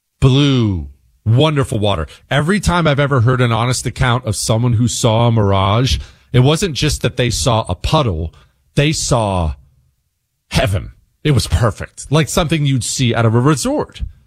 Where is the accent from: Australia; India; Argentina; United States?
United States; Montana; I come from Montana.